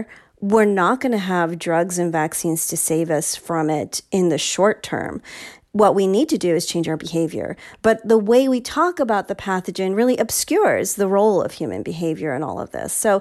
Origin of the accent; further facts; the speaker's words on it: New York City, New York, United States; born there; Like I would tell people where I'm from New York City. That's where I was born.